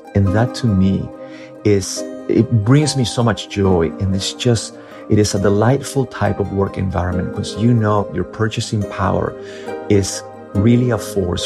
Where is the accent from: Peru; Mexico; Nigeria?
Peru; moved away as an adult; now in United States; I grew up in Peru. And after graduating college, I came to the United States in 1990.